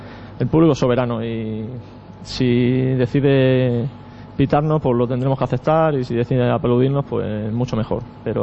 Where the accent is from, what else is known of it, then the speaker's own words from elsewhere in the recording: Cáceres, Extremadura, Spain; Ojo, que somos extremeños, pero Cáceres y Badajoz.